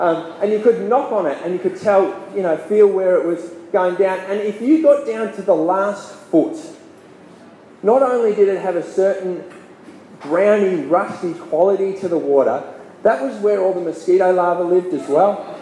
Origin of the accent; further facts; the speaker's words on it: Horsham, Victoria, Australia; When I grew up in Horsham, we had tank water, and we experienced a few droughts in my time growing up in the country.